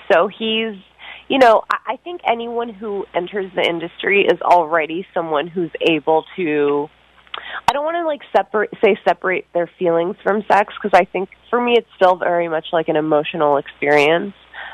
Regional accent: New York City, New York, United States; but I grew up in New York City. Like that's I think it kind of comes with the territory when you grow up here.

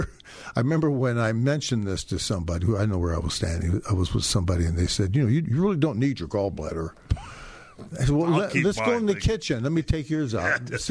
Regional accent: United States; And I'm not going anywhere, where being an American isn't going to be the best thing you can be.

